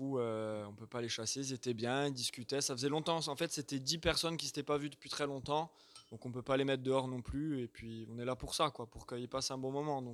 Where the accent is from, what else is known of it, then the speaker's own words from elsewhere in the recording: Corsica, France; Non, je viens de Corse. Je viens de Corse, île de beauté.